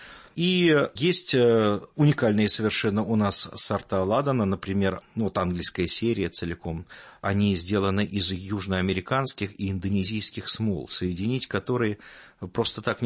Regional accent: Moscow, Russia; я москвич

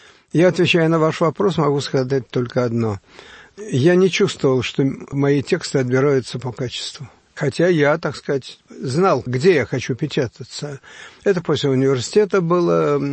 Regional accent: Moscow, Russia; Меня спасло, что я был москвич, и все провинциальные журналы относились ко мне как к человеку, который в Москве живет.

